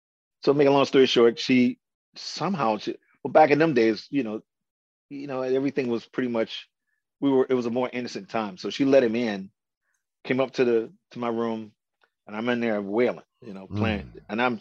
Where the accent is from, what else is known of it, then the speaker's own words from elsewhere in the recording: Baltimore, Maryland, United States; But thank God for me growing up in Baltimore, because a lot of artists, a lot of groups that I listened to came through Baltimore.